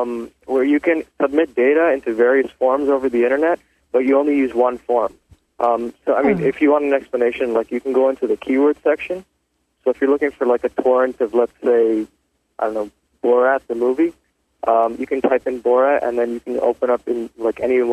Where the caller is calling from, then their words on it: Toronto, Ontario, Canada; from Toronto.